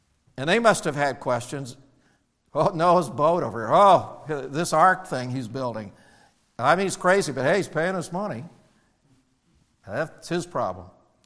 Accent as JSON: {"language": "English", "region": "Indiana", "country": "United States", "tie": "born or raised there", "said": "Now, I grew up in the Midwest. People in New England think it's the South because we're not good in geography in New England or something. But they say, where are you from? I'm from Indiana."}